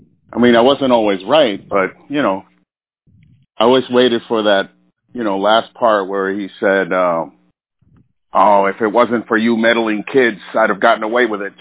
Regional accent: New Jersey, United States; I'm from Jersey.

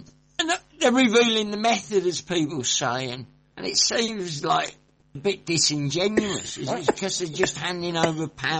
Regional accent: Birmingham, West Midlands, United Kingdom; because I'm from Birmingham

